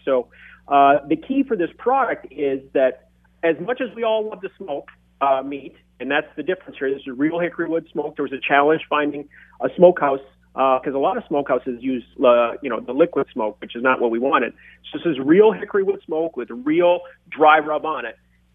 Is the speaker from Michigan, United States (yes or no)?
yes; Marquette, Michigan, United States; I'm born and raised in Marquette, Michigan. Maybe you can sense it in my voice a little bit.